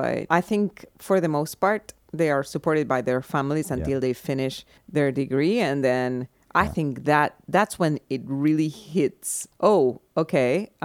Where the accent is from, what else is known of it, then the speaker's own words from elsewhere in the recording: Argentina; now in New York, United States; I come from Argentina. I grew up during the last dictatorship and the last dictatorship was sponsored by the United States.